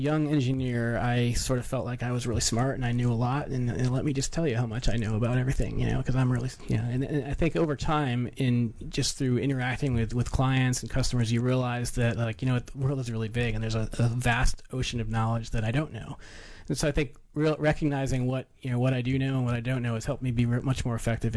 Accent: Scottsville, New York, United States; I grew up in Western New York in a town called Scottsville, small town.

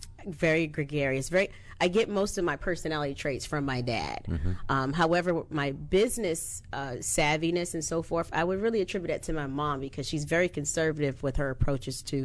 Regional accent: Washington, District of Columbia, United States; Originally from Washington, D.C., born and raised native Washingtonian, but my family's from South Carolina, both parents.

